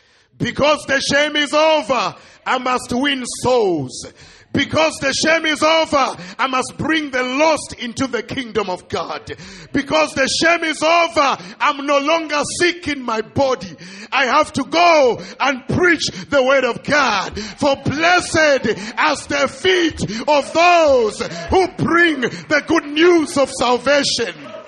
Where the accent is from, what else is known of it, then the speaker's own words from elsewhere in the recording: South Africa; He said, sir, where are you from? I say, I'm from South Africa.